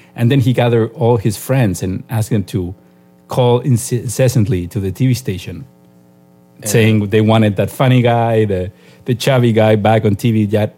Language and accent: English; Chile; when I was a kid growing up in Chile